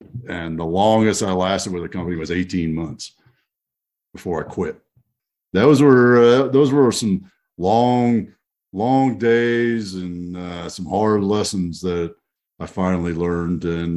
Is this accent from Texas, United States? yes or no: yes; Texas, United States; Yeah, well, I grew up in Texas, which made the trip to the ranch in Texas even more fun.